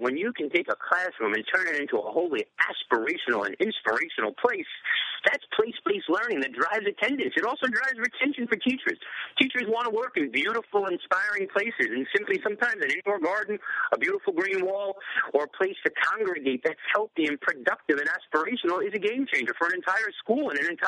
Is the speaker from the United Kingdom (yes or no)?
no; New York City, New York, United States; Let me tell you, I grew up in the South Bronx, so to think that I'm farming is rather remarkable.